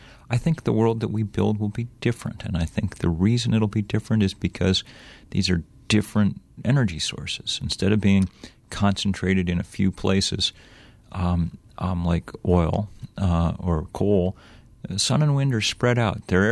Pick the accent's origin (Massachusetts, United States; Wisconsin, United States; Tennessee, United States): Massachusetts, United States; Lexington; I grew up in Lexington, Massachusetts, the birthplace of American liberty.